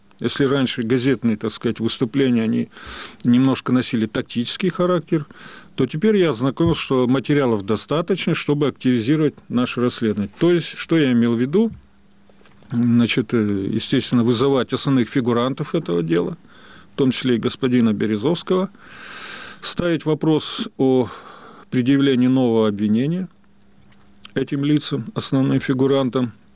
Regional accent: Russia; я как россиянин не могу просто так ходить оплеванным

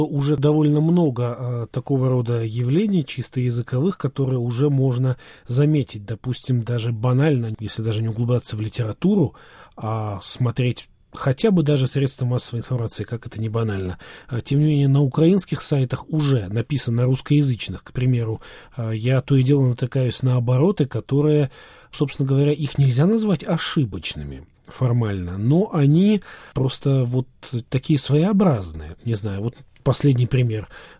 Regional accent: Belarus; я вырос в Белоруссии, страна, ну, русскоязычная по преимуществу.

